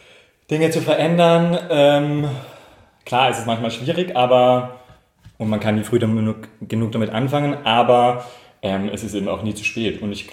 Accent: Tyrol, Austria; ich bin ursprünglich aus Tirol, also auch vom Land, das heißt Bauernhof und so weiter ist schon alles sehr nah.

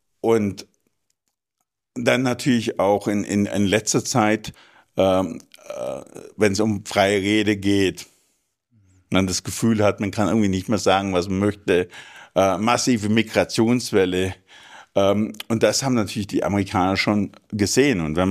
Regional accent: Germany; Das ist so eine, das sage ich jetzt als Deutscher, so eine Kombination zwischen Hubris und Arroganz.

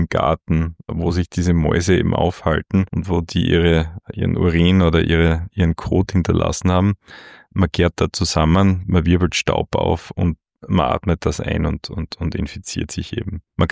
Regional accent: Styria, Austria; in der Weststeiermark Infektionen verursacht. Das ist, wo ich aufgewachsen bin.

